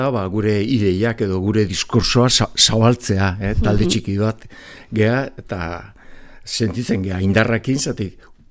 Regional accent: San Sebastián, Basque Country, Spain; born there; Donostiako Aldesarrean, Kaie Puerto, kaia ondoan. Diferentzi txiki bat dago, ez ginen kaiakoak, baina gertukoak bai.

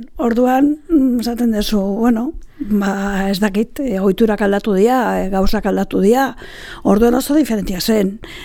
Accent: Zestoa, Basque Country, Spain; born there; Iraetan, ila inork ez dut ezautzen nun dagoen.

